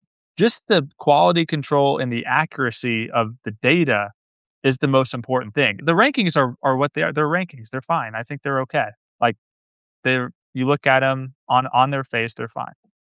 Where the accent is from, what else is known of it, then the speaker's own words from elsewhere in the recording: Oviedo, Florida, United States; They actually had a kid on that team who's from my hometown in Oviedo, Florida, Kevin Riley.